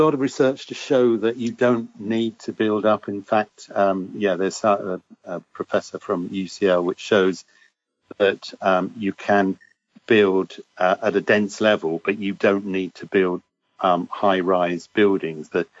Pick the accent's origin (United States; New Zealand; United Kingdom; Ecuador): United Kingdom; London; I grew up in London and in the 60s and saw a lot of the tower blocks being built there